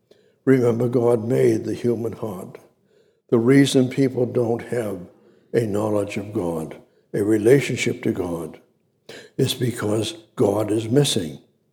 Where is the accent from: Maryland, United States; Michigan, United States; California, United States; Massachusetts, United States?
Massachusetts, United States; Somerville; when I was raised up in Somerville, Boston, the north end of Boston